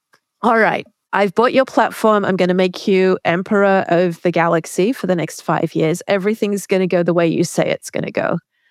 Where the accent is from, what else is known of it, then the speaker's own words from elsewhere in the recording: Sydney, New South Wales, Australia; where I grew up in Sydney